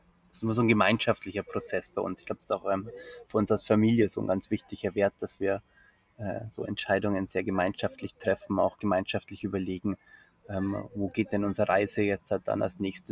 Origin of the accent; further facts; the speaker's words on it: Bavaria, Germany; born there; man hört wahrscheinlich an der Sprache, gebürtig aus Bayern, ein Einzelkind. Für mich war es schon, nach München zum Studieren zu gehen, von zu Hause wegzugehen, ein großer Schritt.